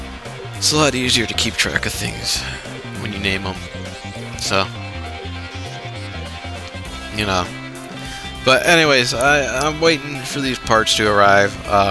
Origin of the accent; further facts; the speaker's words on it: Chicago, Illinois, United States; For those who don't get it, I'm from the Chicago area